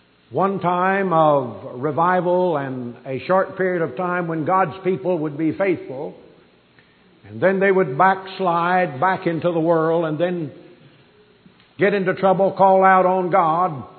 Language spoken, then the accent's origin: English; Delaware, United States; Back over in Delaware, my home state, one of the highlights is a carol sing